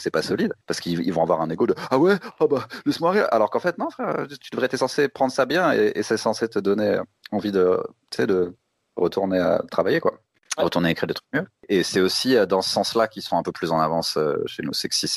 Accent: France; je dis pas que je suis français. Ça s'entend pas, on dirait que j'ai un accent un peu genre, tu sais, européen, quoi.

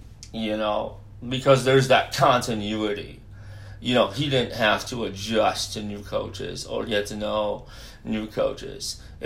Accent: Indiana, United States; Kurt Rothdale is from Carmel, Indiana, my home state.

